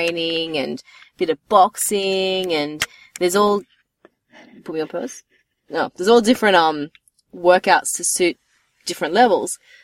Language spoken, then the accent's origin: English; Canberra, Australian Capital Territory, Australia; Now, I'm originally from Canberra, so most things, not everything, but most things were still legal there.